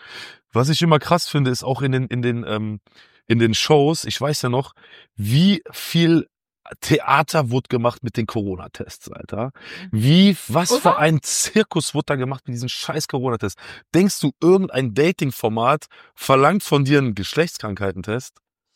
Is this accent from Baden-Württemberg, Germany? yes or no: no; Aachen, North Rhine-Westphalia, Germany; Nee, ich komme aus Aachen.